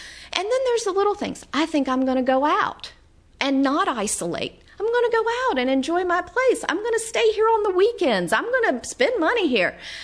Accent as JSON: {"language": "English", "region": "North Carolina", "country": "United States", "tie": "born or raised there", "said": "And, of course, I grew up in North Carolina. And that means, one of the things that means is when you see people, you say hi."}